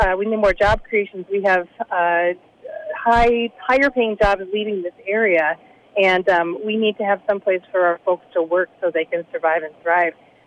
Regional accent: St. Cloud, Minnesota, United States; also born or lived in Atlanta, United States; So I grew up in the St. Cloud area, and when I grew up here, there really wasn't a lot of diversity. And I moved away to Atlanta after going to college, and came back after 10 years

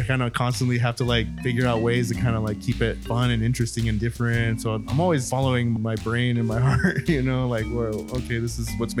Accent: San Bernardino, California, United States; growing up in San Bernardino, skateboarding all around the IE, this was just kind of like how we talked

